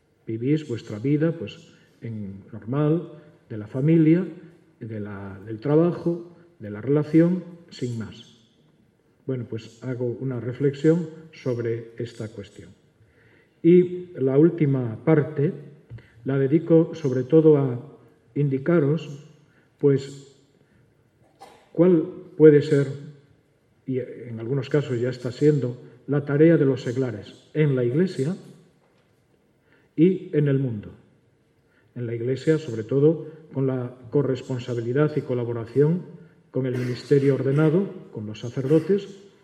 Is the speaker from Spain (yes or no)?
yes; Asturias, Spain; Yo no escribo muy bien, soy asturiano y estas cosas del asturiano, pues a veces se nos meten unos circunloquios ahí